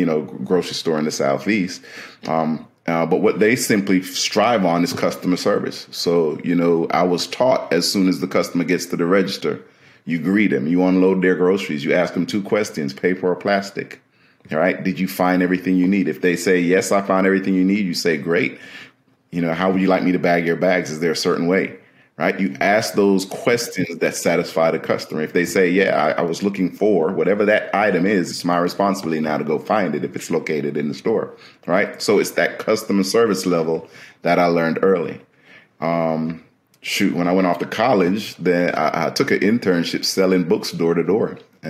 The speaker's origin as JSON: {"language": "English", "country": "Jamaica", "tie": "born or raised there", "also_born_or_lived": "England", "said": "I was born in England and to Jamaican parents, and then grew up in Jamaica. So I spent about from 3 to 14 in Jamaica."}